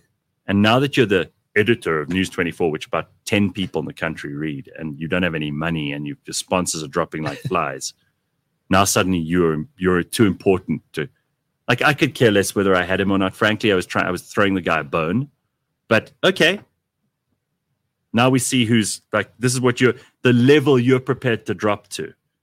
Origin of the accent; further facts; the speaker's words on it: South Africa; I'm South African.